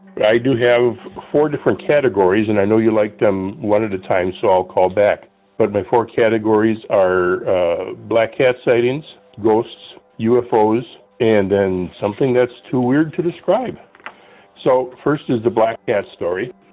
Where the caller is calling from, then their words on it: Minnesota, United States; I'm calling from Minnesota.